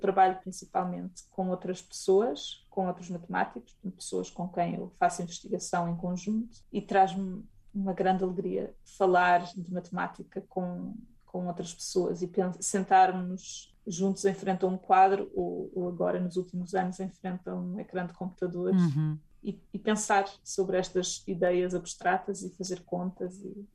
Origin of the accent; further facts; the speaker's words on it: Portugal; eu sou portuguesa